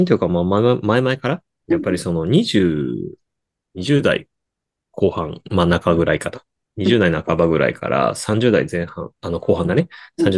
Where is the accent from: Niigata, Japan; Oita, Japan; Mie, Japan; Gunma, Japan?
Niigata, Japan; 僕新潟なんですけども